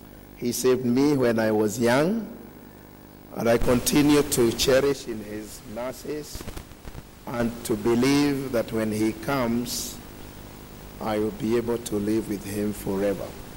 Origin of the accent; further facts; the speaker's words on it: Thika, Kiambu County, Kenya; I come from Thika. That's where my home is.